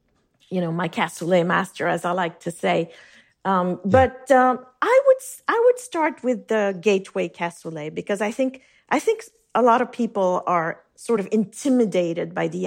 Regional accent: Geneva, Switzerland; moved away; the name of the house I grew up in on Lake Geneva.

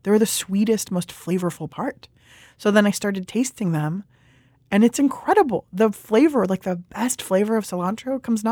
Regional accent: California, United States; also born or lived in Italy; I am a Californian. I'm an Iranian.

